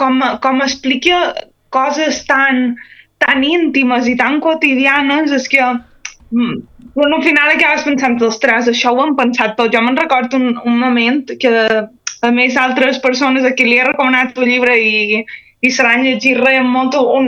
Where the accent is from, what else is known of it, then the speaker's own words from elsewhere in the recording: Balearic Islands, Spain; per el que som mallorquins hi trobarem moltes semblances en la manera com està escrit